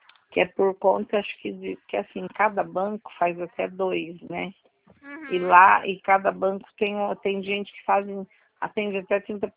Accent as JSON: {"language": "Portuguese", "region": "Paraná", "country": "Brazil", "said": "porque eu sou do Paraná, né?"}